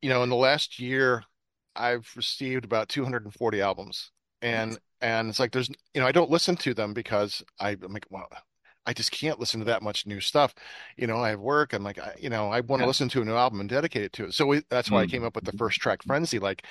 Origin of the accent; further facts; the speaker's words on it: Cleveland, Ohio, United States; We're from Cleveland area